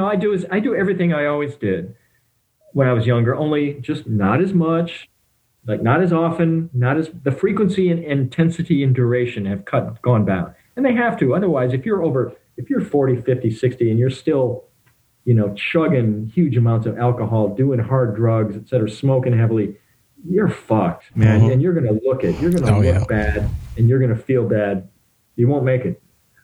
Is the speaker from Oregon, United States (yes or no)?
no; Michigan, United States; but growing up in Michigan, I really liked Canadian beers.